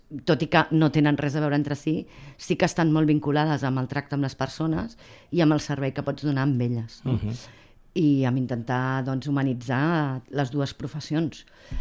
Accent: Barcelona, Catalonia, Spain; born there; Actualment de l'Eixample, tot i que vaig néixer en el Clot.

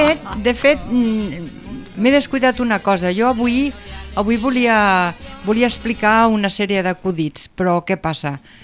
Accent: Parets del Vallès, Catalonia, Spain; sóc de l'Eixample de Parets.

